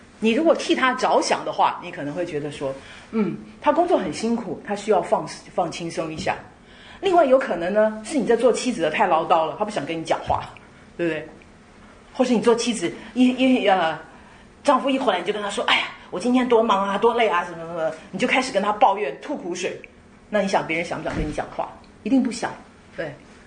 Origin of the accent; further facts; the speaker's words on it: China; 我们中国人有一些这个话，有一些这个成语古语，其实并不合乎圣经原则。